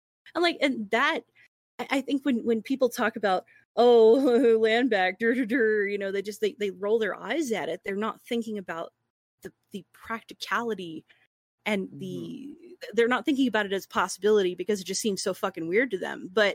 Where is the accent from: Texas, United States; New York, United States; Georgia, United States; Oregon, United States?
Texas, United States; also born or lived in Louisiana; So I grew up in Texas, Texas and Louisiana, and I mean my generation, mm-hmm.